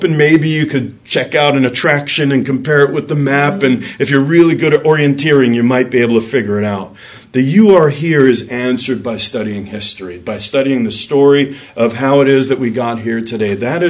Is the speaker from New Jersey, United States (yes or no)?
no; Long Island City, New York, United States; moved away; If I want to go to my house where I grew up in Long Island City from the Chambers Street station, there's a certain train that I would have to take.